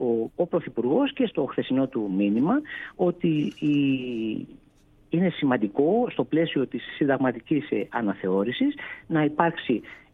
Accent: Ioannina, Epirus, Greece; επειδή είμαι και υπηρώτης, έχω καταγωγή από τα Γιάννενα, να είμαι διπλά υπερήφανος για αυτή την επιλογή

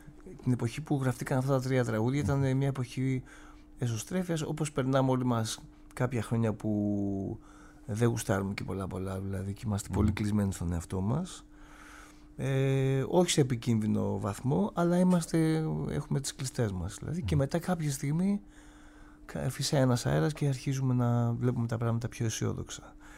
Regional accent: Central Greece, Greece; Είναι στο χωριό μου, δίπλα στο Λιδωρίκι.

